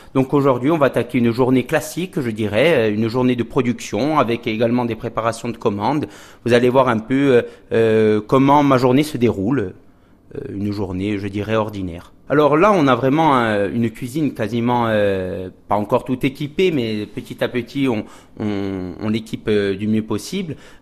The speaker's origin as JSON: {"language": "French", "town": "Folelli", "region": "Corsica", "country": "France", "tie": "born or raised there", "said": "Alors moi je suis de Folili, je suis de Kazinke à 50% et Niulink du côté de mon père. Voilà, donc j'ai toujours grandi en Kazinka, c'est vrai. C'était une évidence pour moi de m'installer sur Folili."}